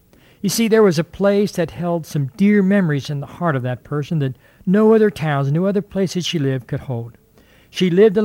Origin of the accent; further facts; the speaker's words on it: Madeira, Ohio, United States; I grew up in Cincinnati, Ohio, and I lived in a small town on the northeast side of Cincinnati called Madera.